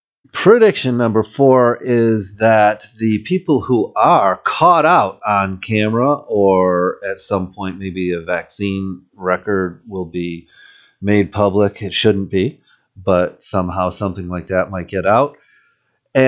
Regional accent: Michigan, United States; I grew up in Michigan, reading the Detroit News every day in the late 70s, early 80s

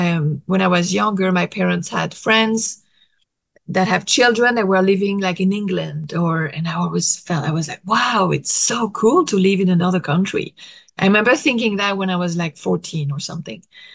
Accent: France; born there; first language French; English is a second language; Well, French is my mother tongue. So I learned because I was born in France.

